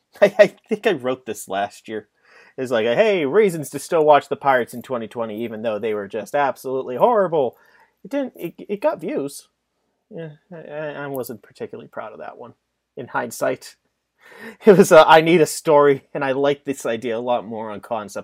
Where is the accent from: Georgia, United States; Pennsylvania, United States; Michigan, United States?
Pennsylvania, United States; Pittsburgh; I grew up in Pittsburgh in the early 2000s.